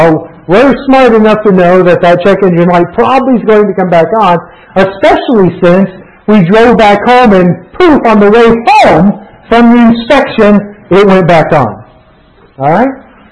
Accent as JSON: {"language": "English", "region": "Florida", "country": "United States", "lives_now": "New York, United States", "said": "We moved to New York and we're from Florida."}